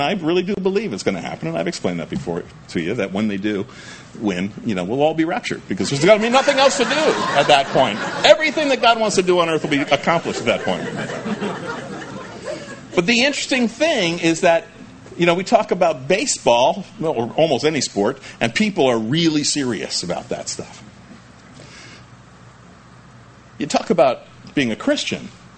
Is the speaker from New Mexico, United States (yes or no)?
no; New Jersey, United States; I was born in North Jersey, and because I was born there, I grew up, at least while I was living there